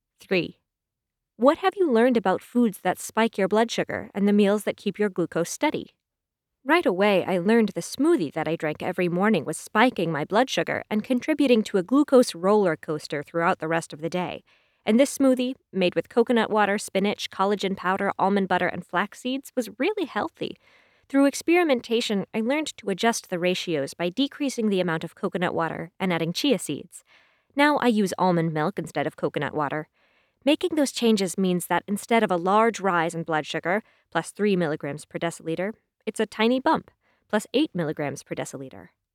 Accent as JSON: {"language": "English", "country": "Jamaica", "tie": "born or raised there", "said": "I was born and raised in Jamaica, and we almost never ate anything from a package, short of tinned sardines."}